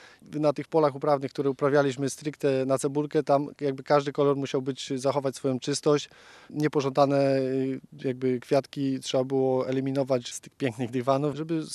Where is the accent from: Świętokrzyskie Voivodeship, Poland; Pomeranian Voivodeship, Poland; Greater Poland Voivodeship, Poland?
Świętokrzyskie Voivodeship, Poland; Ja z małżonką pochodzimy z południa Polski, ze Świętokrzyskiego. Przeprowadziliśmy się tutaj właśnie po to, aby uprawiać tulipan dla tej firmy.